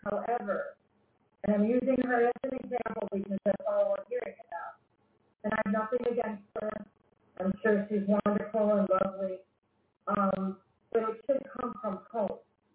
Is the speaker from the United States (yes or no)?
no; Crete, Greece; Most of us growing up in Crete, you know, we were exposed to things and exposed to different types of people.